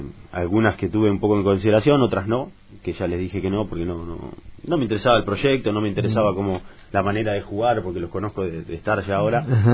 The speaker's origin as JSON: {"language": "Spanish", "town": "Las Flores", "region": "Buenos Aires Province", "country": "Argentina", "tie": "born or raised there", "said": "amo Las Flores, amo mi tierra y es mi cable a tierra, siempre lo digo, vengo acá porque es donde me siento en mi casa realmente"}